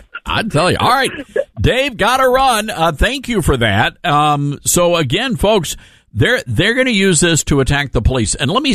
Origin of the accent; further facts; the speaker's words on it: Memphis, Tennessee, United States; You know, I love Memphis, my hometown.